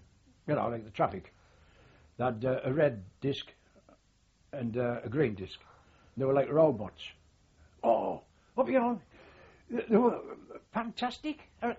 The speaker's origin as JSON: {"language": "English", "region": "England", "country": "United Kingdom", "said": "I'm British, you know, English."}